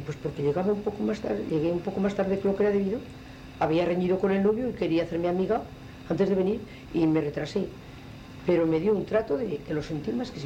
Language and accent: Spanish; La Rioja, Spain; Es que los que somos de La Rioja nos pertenece a Zaragoza.